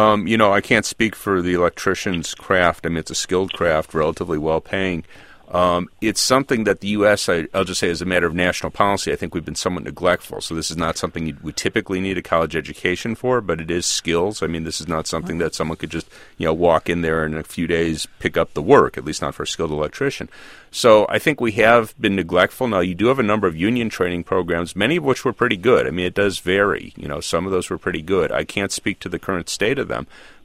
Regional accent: Chicago, Illinois, United States; I remember I was growing up in Chicago.

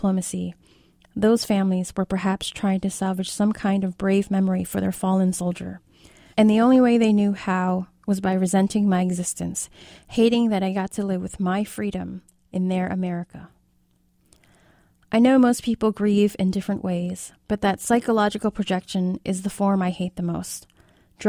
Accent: Philadelphia, Pennsylvania, United States; It also leaves me conflicted looking back at the racist neighbors we had growing up in South Philly.

